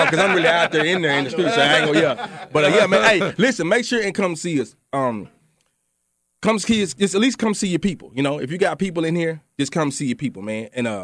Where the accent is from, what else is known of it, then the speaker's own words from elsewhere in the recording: Texas, United States; So we're all from East Texas.